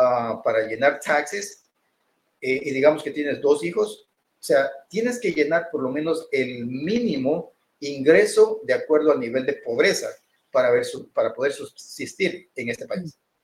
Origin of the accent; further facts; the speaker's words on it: Ecuador; Yo soy ecuatoriano, como muchos saben.